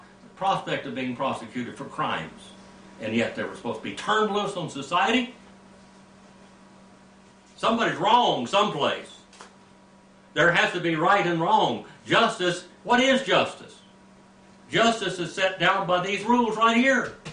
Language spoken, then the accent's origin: English; United States; I know if you listen to me, I talk about my heritage. I'm American Indian. I talk about my family, and we were done wrong.